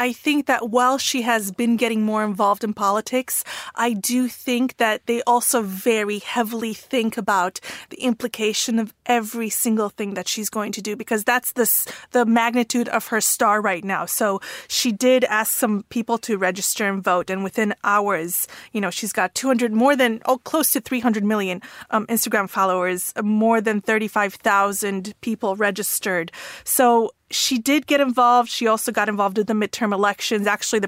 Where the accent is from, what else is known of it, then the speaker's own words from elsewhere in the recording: London, United Kingdom; because I know as a Londoner...